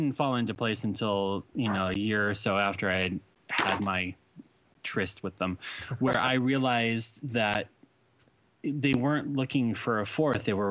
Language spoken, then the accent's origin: English; Rancho Cucamonga, California, United States; He grew up in Upland and I grew up in Rancho.